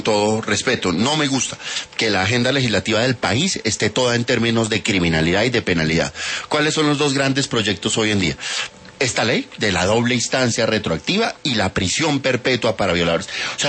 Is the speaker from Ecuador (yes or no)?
no; Colombia; yo sí quiero insistir en que hablemos como colombianos de otras cosas menos aburridoras